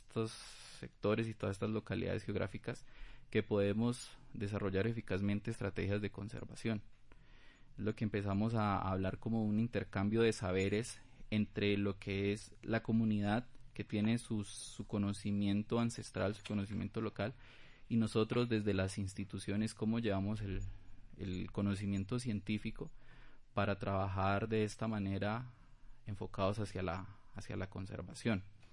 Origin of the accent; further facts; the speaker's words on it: Colombia; como colombianos seamos privilegiados en tener el primer puesto en biodiversidad, en riqueza de aves.